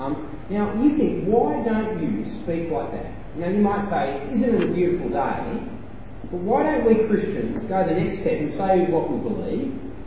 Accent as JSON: {"language": "English", "country": "Australia", "said": "Because how you relate to one another as Australian males is you have to put one another down."}